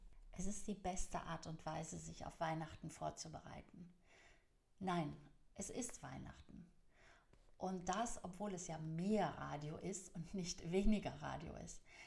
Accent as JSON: {"language": "German", "town": "Cologne", "region": "North Rhine-Westphalia", "country": "Germany", "said": "Ich bin Kölnerin"}